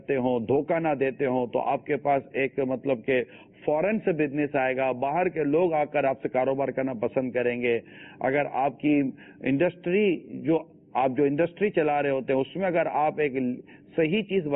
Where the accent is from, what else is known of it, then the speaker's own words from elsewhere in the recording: Karachi, Sindh, Pakistan; born there; پاکستان جہاں یہ میری ولادت بھی، مطلب میں پیدا بھی یہی ہوا ہوں باب المدینہ کراچی میں